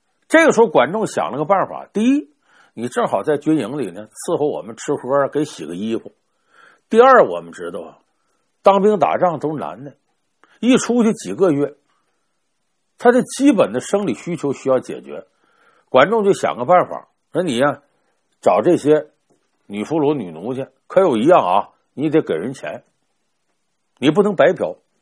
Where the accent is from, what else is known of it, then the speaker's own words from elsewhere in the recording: China; 那不外乎我们中国人讲叫食色性也嘛